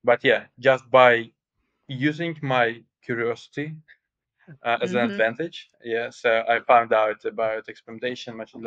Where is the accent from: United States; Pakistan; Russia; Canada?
Russia; English is a second language; so I'm originally from Russia. So I attended one of the most famous technical universities in Russia.